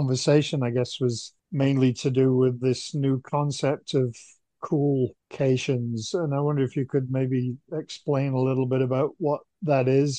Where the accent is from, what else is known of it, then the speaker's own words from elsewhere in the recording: Yorkshire and the Humber, United Kingdom; I've been there many, many times, seeing as I'm originally from East Yorkshire.